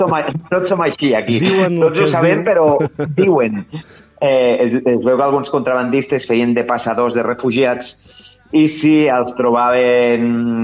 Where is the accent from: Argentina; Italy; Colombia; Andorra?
Andorra; Canillo; Nosaltres som d'aquí, som de muntanya, som de Canillo.